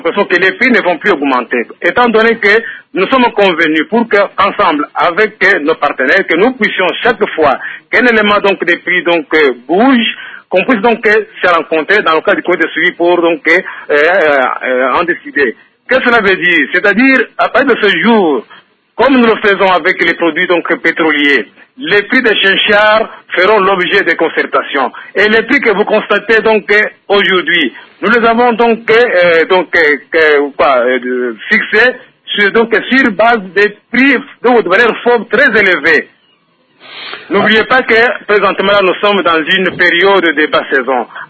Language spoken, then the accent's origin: French; Katanga, DR Congo; Si à Kinshasa, c'est le séchard, chez moi au Katanga, par exemple, ce n'est pas le cas.